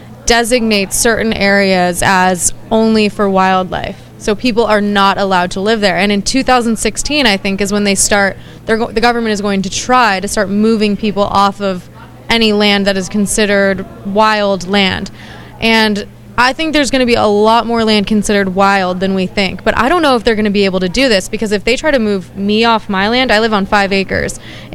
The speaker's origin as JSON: {"language": "English", "town": "San Diego", "region": "California", "country": "United States", "tie": "born or raised there", "said": "Yeah, but I grew up in San Diego"}